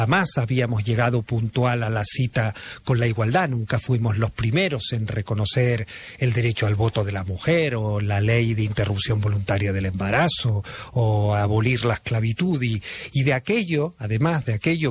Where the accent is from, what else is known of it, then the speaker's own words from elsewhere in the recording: Venezuela; born there; soy latino, nacido hijo de la emigración, nacido en Venezuela, y es algo que llevo dentro, ese concepto de latinidad